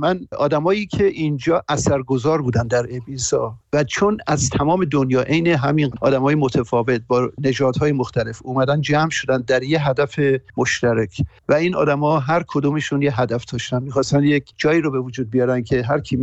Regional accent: Tehran, Tehran Province, Iran; moved away as an adult; و از ایران 40 سال پیش اومدم بیرون. اصلیتم مال مشهده و تهران گروآپ کردم دوره دانشگاه و اینا رو، ولی خیلی جوان بودم که اومدم بیرون

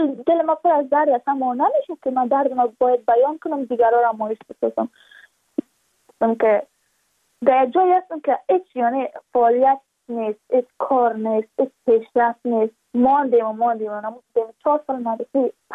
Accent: Badakhshan, Afghanistan; چون ما از بدخشان هستیم، یعنی منطقه دور دستش

